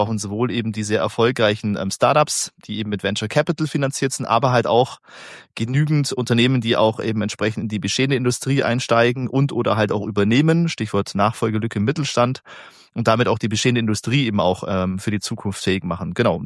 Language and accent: German; Bavaria, Germany; komme aus dem Unternehmerhaushalt, aus dem schönen Oberallgäu, bin dort groß geworden im Firmengebäude meiner Großeltern und Eltern.